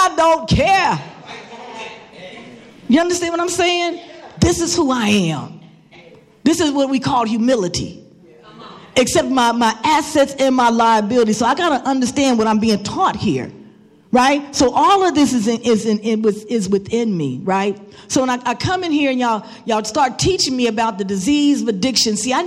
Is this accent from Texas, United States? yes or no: no; Cincinnati, Ohio, United States; I'm from the Cincinnati area. And so I came here to get clean.